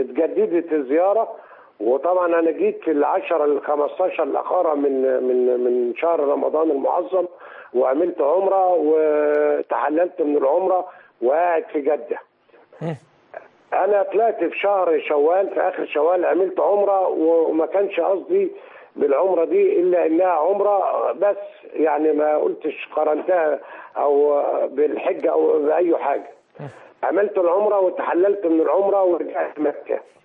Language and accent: Arabic; Egypt; انا من مصر وجيت للسعوديه في زياره